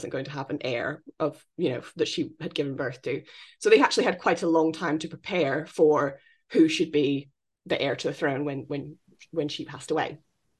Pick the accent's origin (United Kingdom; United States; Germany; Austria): United Kingdom; especially as British people, where even though we don't have an official separation of church and state, we are a very secular society.